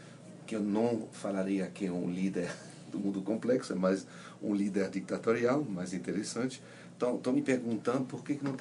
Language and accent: Portuguese; Switzerland; eu sou suíço